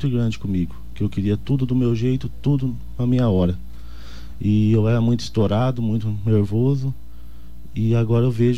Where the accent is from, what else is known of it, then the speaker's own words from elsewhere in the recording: Itaporã, Mato Grosso do Sul, Brazil; Eu sou de Itaporã.